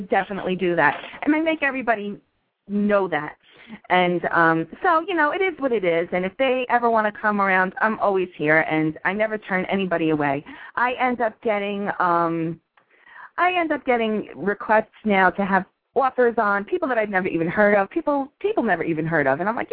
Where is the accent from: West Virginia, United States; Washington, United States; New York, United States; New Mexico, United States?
New York, United States; Yonkers; moved away; also born or lived in Fort Lauderdale, Florida; But, you know, we moved from – I'm from Yonkers, okay, and then I moved to Florida